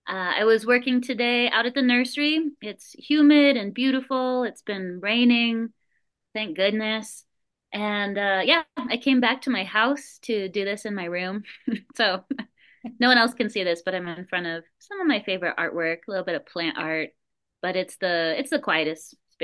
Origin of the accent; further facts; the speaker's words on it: Calexico, California, United States; So I'm originally from Calexico, California, and it's a really cool border town in the southeast corner of California. It's about an hour west of Yuma, and it shares a sister city with Mexicali, Baja California.